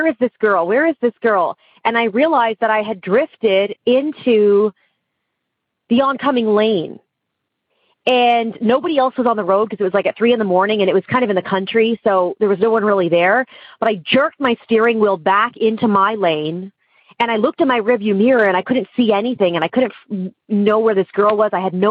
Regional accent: Ontario, Canada; I grew up outside of Toronto, just north of Toronto.

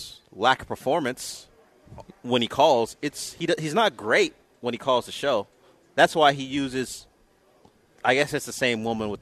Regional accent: Lakewood, California, United States; And from somewhere in my hometown, but where I grew up, Lakewood, California

